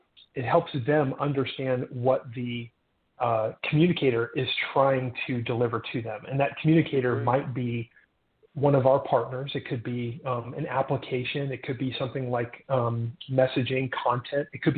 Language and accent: English; San Diego, California, United States; I'm from San Diego, so I'm told that we have perfect pronunciation.